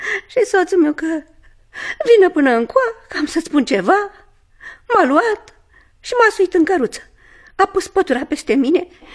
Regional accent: Domnești, Argeș, Romania; Nu, doamnă. Eu sunt deloc din Domnești.

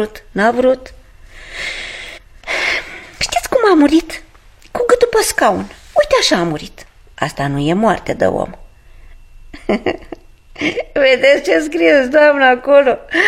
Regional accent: Domnești, Argeș, Romania; Nu, doamnă. Eu sunt deloc din Domnești.

